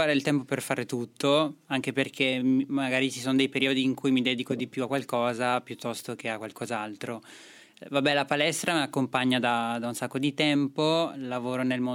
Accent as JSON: {"language": "Italian", "region": "Trentino-Alto Adige", "country": "Italy", "tie": "born or raised there", "said": "perché io sono nata e cresciuta in Trentino"}